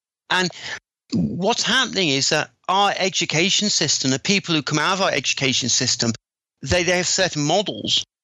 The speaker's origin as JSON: {"language": "English", "town": "Liverpool", "region": "North West England", "country": "United Kingdom", "tie": "born or raised there", "said": "So I was growing up in Liverpool in the 80s."}